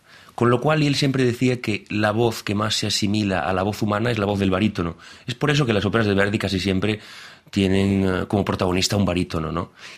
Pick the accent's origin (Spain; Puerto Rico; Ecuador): Spain; Galicia; la historia del narcotráfico en Galicia forma parte ya de la cultura popular, ¿no? De nuestra cultura popular